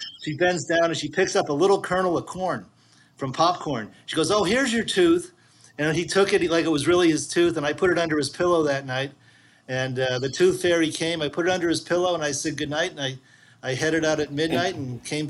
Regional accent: Massachusetts, United States; I was growing up in Massachusetts at the time.

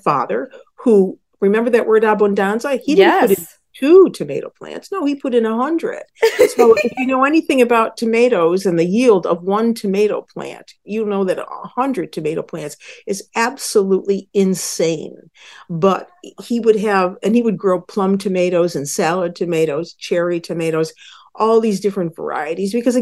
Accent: New York, United States; So I grew up in Western New York with my Neapolitan grandmother

